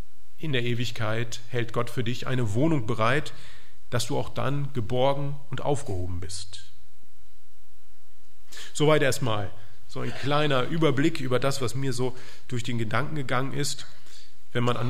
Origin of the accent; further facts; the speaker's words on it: Salzgitter, Lower Saxony, Germany; nämlich in unserer Dorfkirche damals in Salzgitter, wo ich aufgewachsen bin.